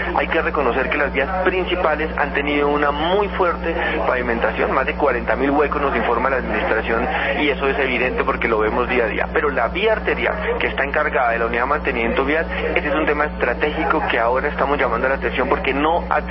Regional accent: Bogotá, Colombia; De esa forma uno como bogotano va a ver que las obras se están ejecutando

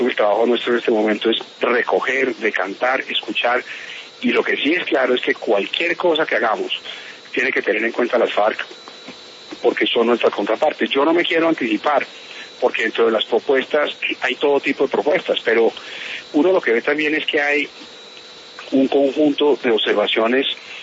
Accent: Colombia; es el deber que tenemos como colombianos.

